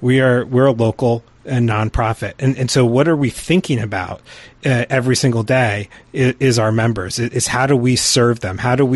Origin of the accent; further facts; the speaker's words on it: New York, United States; I remember I grew up in Ulster County across the river